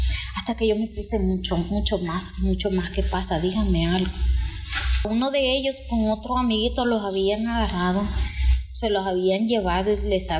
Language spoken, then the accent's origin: Spanish; El Salvador; Es una situación bien difícil que como salvadoreños pues vivimos a diario, y hay situaciones extremas que nos obligan a migrar.